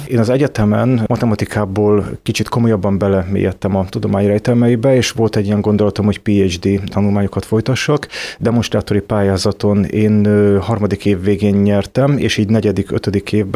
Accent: Csengőd, Bács-Kiskun, Hungary; Én nem kiskunhalasi származású vagyok, de a közelből, Csengődről származom, ott töltöttem gyermekéveim

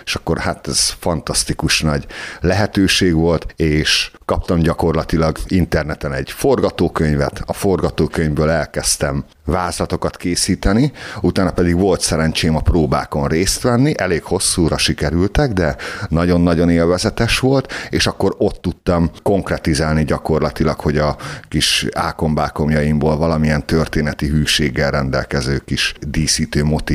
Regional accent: Kiskunhalas, Bács-Kiskun, Hungary; born there; a halasi, a szülővárosomban

